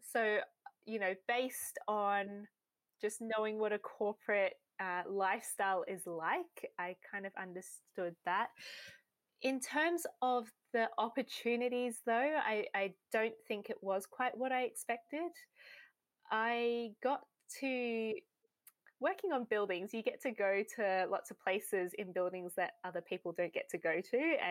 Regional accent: Australia; So I grew up in Australia.

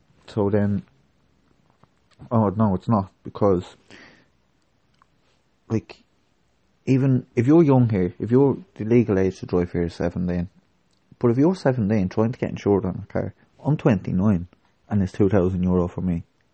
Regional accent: Ireland; I'm from Ireland.

